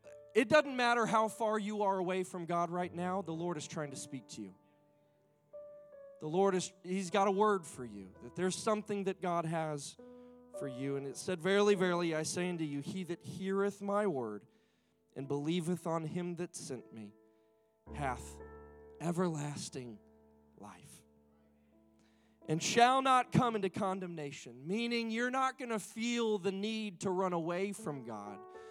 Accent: Appleton, Wisconsin, United States; I grew up in Appleton, Wisconsin, and I'm a long way from Appleton here in the great state of North Carolina

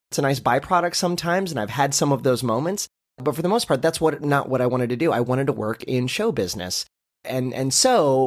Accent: Ohio, United States; moved away as an adult; now in Orlando, United States; So I moved to Orlando right out of high school. I grew up in Ohio

